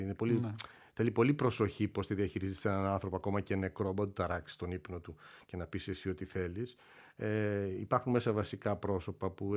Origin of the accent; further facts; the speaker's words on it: Nafplio, Peloponnese, Greece; Ναι, κατέβηκα πολύ νωρίς.